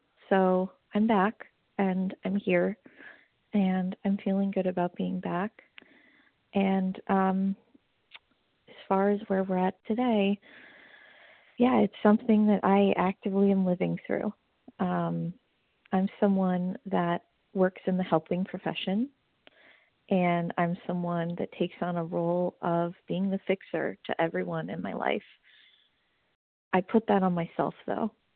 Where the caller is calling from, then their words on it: New York, United States; Good morning, everybody. … calling from Long Island, New York.